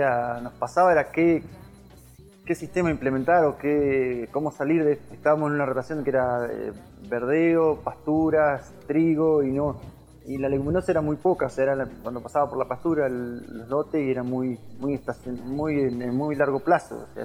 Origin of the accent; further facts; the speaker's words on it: Guaminí, Buenos Aires Province, Argentina; soy productor agroecológico de Guaymini, provincia de Buenos Aires, sudoeste de la provincia. Estamos cerca de La Pampa y a 200 kilómetros de Bahía Blanca.